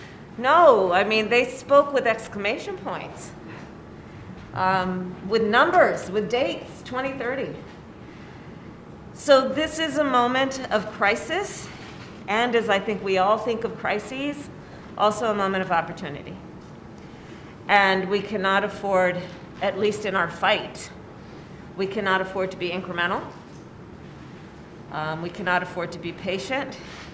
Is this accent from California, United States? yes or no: yes; California, United States; As you all know, I'm from California.